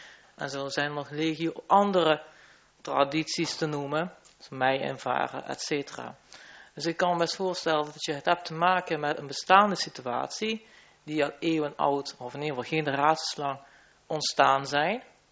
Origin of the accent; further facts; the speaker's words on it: The Hague, South Holland, Netherlands; now in South Limburg, Netherlands; Ik als Haagse dame, hakken schoenen, kom hier in een mooie Zuid-Limburgse wonen.